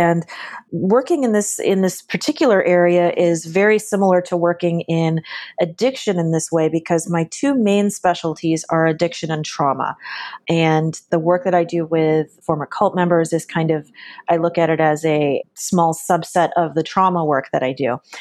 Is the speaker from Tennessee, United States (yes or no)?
no; Los Angeles, California, United States; growing up in Los Angeles with a dad in the entertainment industry